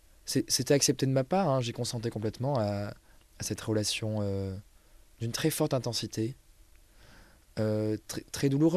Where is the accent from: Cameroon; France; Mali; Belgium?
France; Marseille, Provence-Alpes-Côte d'Azur; on comprend que j'ai grandi à Marseille